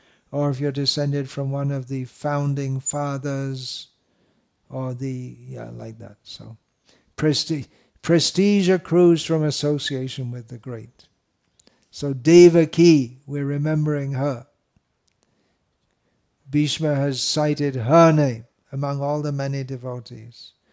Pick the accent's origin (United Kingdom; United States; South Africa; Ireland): United Kingdom; Okay, I'm from Britain.